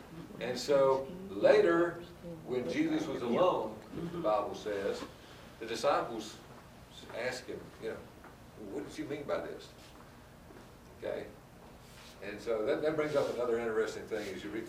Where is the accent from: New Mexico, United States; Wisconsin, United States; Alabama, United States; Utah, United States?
Alabama, United States; I grew up in South Alabama, the wiregrass section, and the soil was all sandy